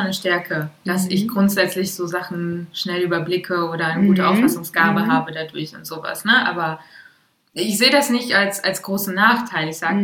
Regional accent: Latvia; now in Germany; also wir sind ja aus Lettland hier hingezogen, haben auch relativ lange in einer Notwohnung gewohnt

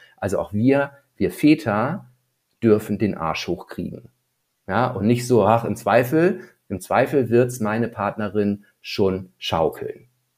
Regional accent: Northern Germany, Germany; ich so als Norddeutscher und irgendwie, ich bin in gewissen Verhältnissen groß geworden.

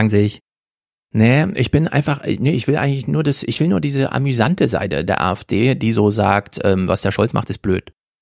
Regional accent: Thuringia, Germany; Ich bin Thüringer.

